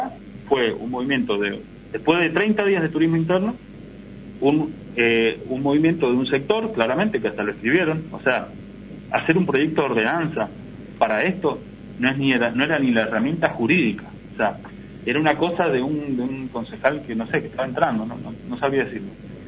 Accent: Malargüe, Mendoza, Argentina; born there; Punto dos, yo nací en Malargüe y le puedo asegurar que yo voy a caminar tranquilo, Malargüe

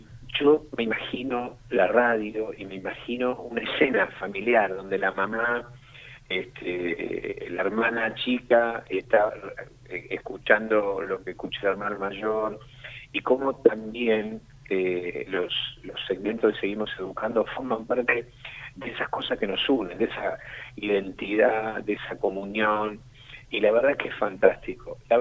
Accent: Argentina; y que representan a quienes somos los argentinos

